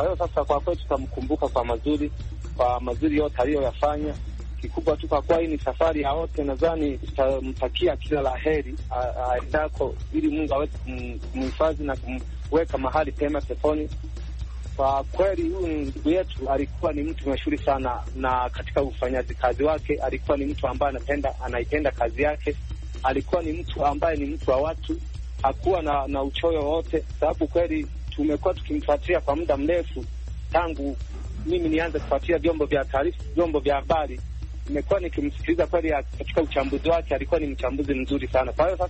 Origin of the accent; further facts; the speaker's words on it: Kagongwa, Shinyanga, Tanzania; kijana mpole Tanzania, natokea maeneo ya Kagongwa kama Tanzania.